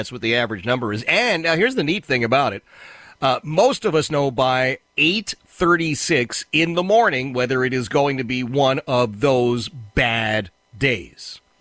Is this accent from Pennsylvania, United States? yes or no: yes; Philadelphia, Pennsylvania, United States; Yeah, listen, I grew up in Philadelphia. We were all Democrats. I never met a Republican when I was a child. We didn't have them in our neighborhood.